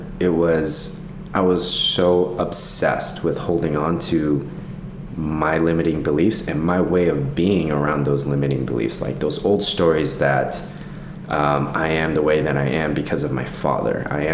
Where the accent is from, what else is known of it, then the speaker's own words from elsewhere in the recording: Los Angeles, California, United States; Well, I grew up here in Los Angeles, born and raised, and I actually got into yoga from my dad.